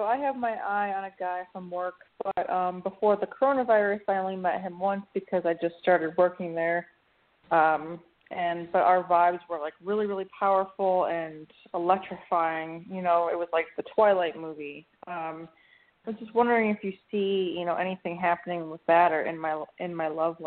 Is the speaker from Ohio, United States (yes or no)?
yes; Ohio, United States; from Ohio.